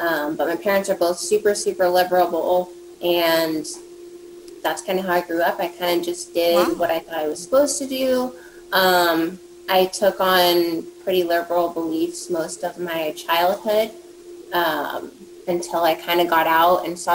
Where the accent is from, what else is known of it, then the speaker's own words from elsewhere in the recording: Portland, Oregon, United States; I grew up in the Pacific Northwest.